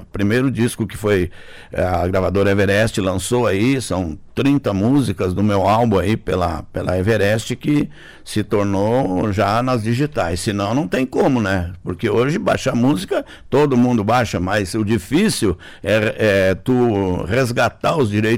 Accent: Pelotas, Rio Grande do Sul, Brazil; Eu estava em Pelotas há um mês atrás, eu cantei em Pelotas, na minha cidade natal.

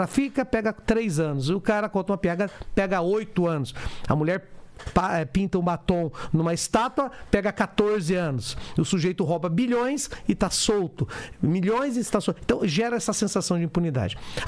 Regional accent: Northeast Region, Brazil; porque eu sou nordestino

